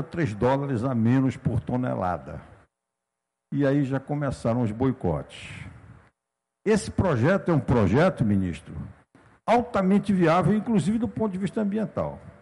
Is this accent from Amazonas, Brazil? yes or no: yes; Amazonas, Brazil; also born or lived in Santa Maria; eu não sou de Santo Ângelo, mas eu estudei em Santa Maria, no Rio Grande do Sul. Mas sou amazonense, eu fui daqui para lá, para a faculdade.